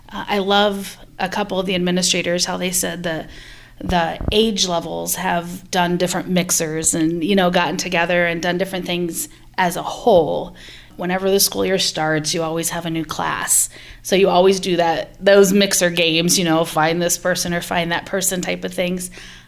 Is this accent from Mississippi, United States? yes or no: no; Davenport, Iowa, United States; also born or lived in Washington, United States; I actually am originally from Davenport. My family moved to this area and I graduated from Washington.